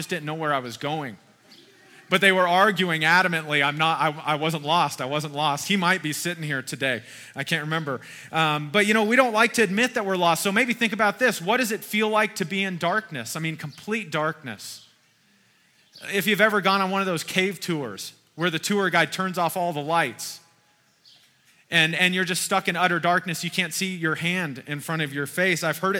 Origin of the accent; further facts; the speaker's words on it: Kentucky, United States; Now, many of y'all know I was raised in Kentucky. And I still remember when I first moved to Kentucky